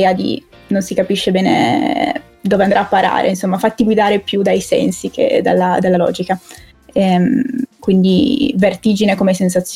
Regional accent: Rivoli, Piedmont, Italy; sono di Rivoli, come in realtà tutto il resto del gruppo.

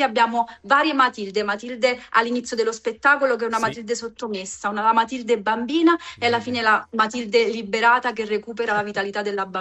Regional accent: Caserta, Campania, Italy; born there; A Caserta.

